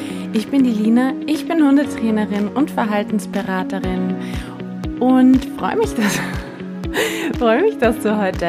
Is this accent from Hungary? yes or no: no; Austria; now in Munich, Germany; Ich bin 36 Jahre alt, ich bin ursprünglich Österreicherin, bin aber schon sehr, sehr lange in Deutschland, beziehungsweise war zwischendurch auch mal wieder weg, aber jetzt bin ich in München aktuell